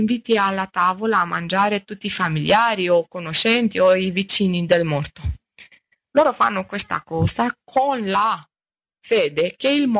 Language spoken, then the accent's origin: Italian; Romania; Italian is a second language; moved away as an adult; now in Italy; io so che ho vissuto questa realtà da rumena che sono venuta in Italia da 19 anni a lavorare